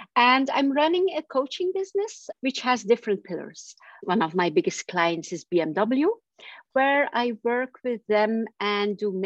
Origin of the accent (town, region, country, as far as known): Belgium